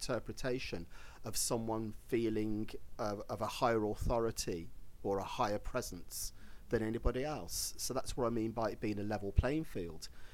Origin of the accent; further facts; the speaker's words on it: England, United Kingdom; now in Brussels, Belgium; in Brussels it seems like everybody's an immigrant, including me, including an Englishman, because I'm not from Brussels, I'm not Belgian.